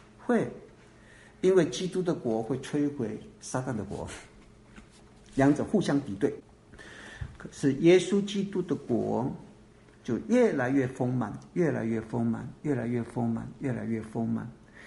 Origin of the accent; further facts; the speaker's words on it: Taiwan; 我说我不是，我从台湾来的。所以我对台湾的认识是我长大的地方，我对它是认识的。